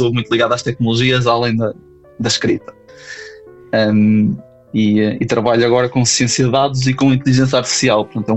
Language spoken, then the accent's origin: Portuguese; São João da Madeira, Aveiro, Portugal; also born or lived in Porto; Sim, minha infância foi toda em São João da Madeira. Contudo, agora o meu período mais académico foi todo passado e vivido no Porto.